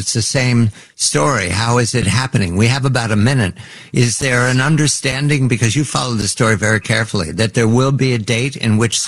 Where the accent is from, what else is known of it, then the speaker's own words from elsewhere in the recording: Pennsylvania, United States; I'm from the Keystone State as well.